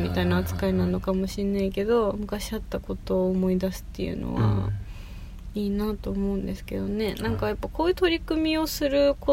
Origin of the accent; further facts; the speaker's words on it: Maebashi, Gunma, Japan; いやでも私は前橋の人だから